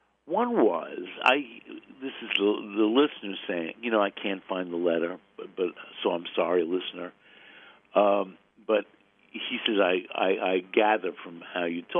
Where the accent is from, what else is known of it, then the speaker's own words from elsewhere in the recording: Brooklyn, New York, United States; So here's the deal. I grew up in Brooklyn, Jewish.